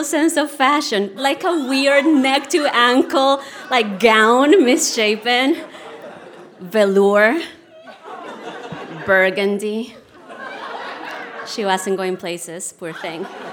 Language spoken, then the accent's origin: English; Colombia; English is a second language; I grew up in Colombia at a time where the government was very much protecting national industries, so there were no imports allowed.